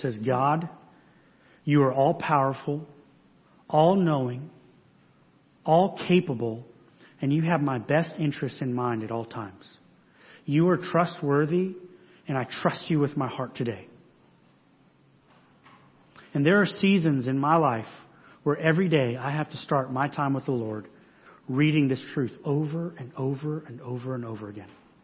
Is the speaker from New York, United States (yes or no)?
no; Phoenix, Arizona, United States; So many of you know I grew up in Phoenix.